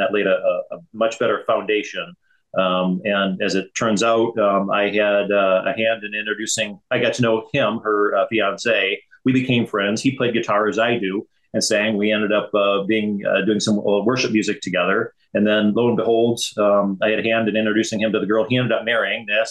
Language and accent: English; Michigan, United States; it's kind of ironic that … and I both growing up in Michigan